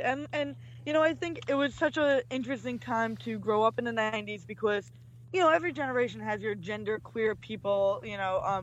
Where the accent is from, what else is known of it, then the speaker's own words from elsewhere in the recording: New York, United States; accent: New York; My New York accent should be pretty deep.